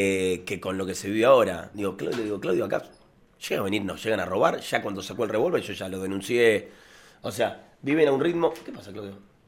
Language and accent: Spanish; Argentina; lo que somos los argentinos realmente o con lo que yo era en mi barrio.